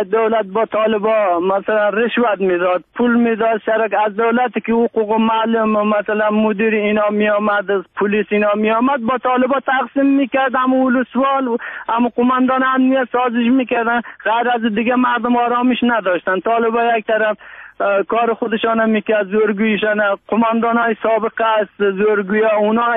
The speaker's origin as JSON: {"language": "Persian", "country": "Afghanistan", "lives_now": "Turkey", "said": "ما افغان هستیم."}